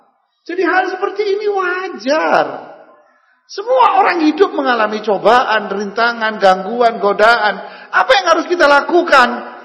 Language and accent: Indonesian; East Java, Indonesia; pakai orang kita Jawa Timuran ya